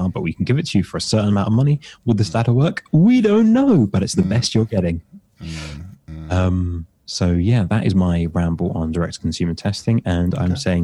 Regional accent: United Kingdom; as a Ghanaian man, British Ghanaian man, I've been brought up in a certain way.

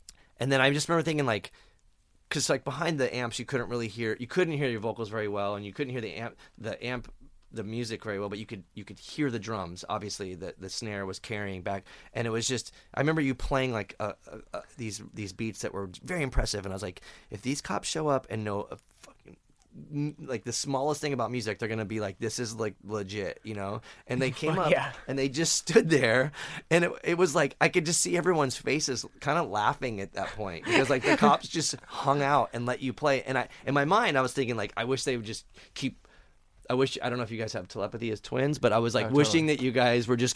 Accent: Phoenix, Arizona, United States; I grew up in Phoenix, and it's a shitty desert

